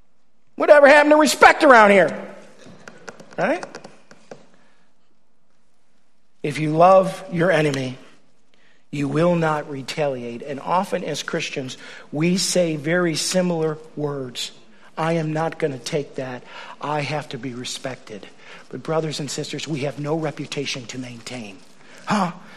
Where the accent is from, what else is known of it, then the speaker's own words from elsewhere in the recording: New York, United States; I am a New Yorker. I am also an Italian.